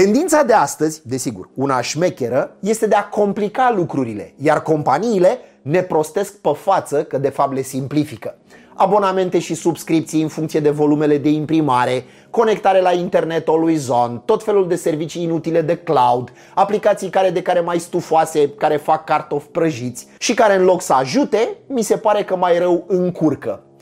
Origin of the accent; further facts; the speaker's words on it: Romania; Sigur, noi suntem români, prin urmare la următoarea înlocuire am găsit o fentă care să evite o astfel de situație neplăcută.